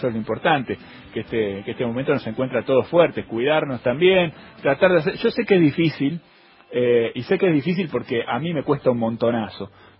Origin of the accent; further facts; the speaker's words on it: La Plata, Buenos Aires Province, Argentina; Yo vengo de La Plata también, es mi ciudad natal, y además estoy viviendo ahí en estos días también